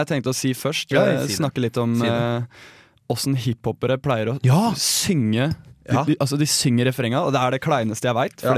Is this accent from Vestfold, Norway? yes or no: yes; Larvik, Vestfold, Norway; Jeg hadde vært redd når jeg gikk hjemme i Larvik i skaven på natta